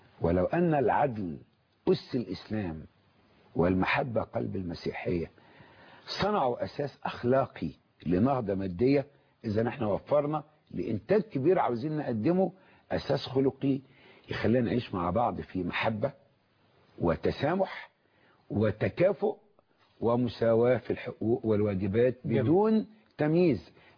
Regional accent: Egypt; اللي بيننا كمصريين

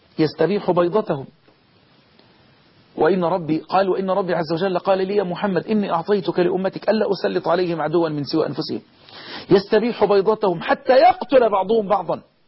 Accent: Egypt; اللهم احفظ بلدنا مصر

